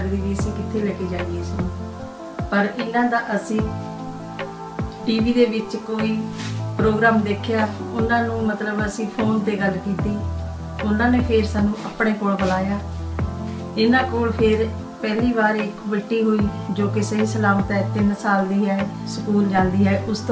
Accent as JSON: {"language": "Punjabi", "town": "Ropar", "region": "Punjab", "country": "India", "said": "ਔਰ ਮੈਂ ਰੋਪੜ ਦੇ ਰਹਿਣ ਵਾਲੀ ਹਾਂ"}